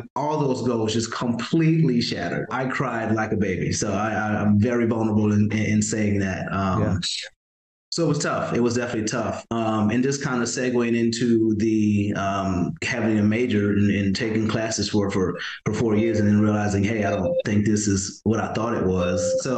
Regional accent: Louisiana, United States; also born or lived in Arkansas / Florida; So I'm from South Louisiana, right outside New Orleans.

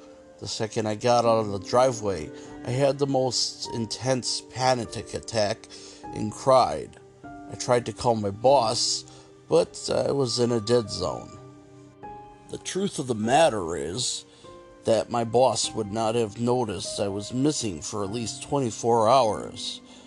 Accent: New York, United States; Second, I'm from New York and went to college in New Hampshire, so was oblivious to the fact that North Carolina was home to some vultures.

